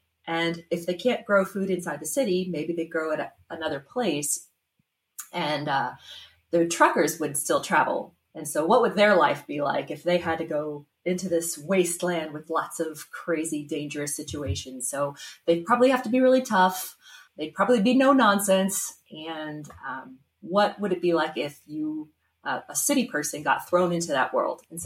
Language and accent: English; Florida, United States; also born or lived in Ohio; because I was born in Ohio, then I grew up in Florida, and then my husband says I couldn't get to Texas fast enough